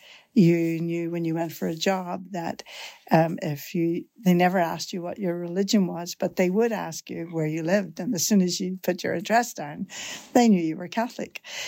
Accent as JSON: {"language": "English", "town": "Belfast", "region": "Northern Ireland", "country": "United Kingdom", "tie": "born or raised there", "said": "And I grew up in Northern Ireland, Belfast, Northern Ireland, in a cul-de-sac with 20 homes in that cul-de-sac in an estate that was all Catholic."}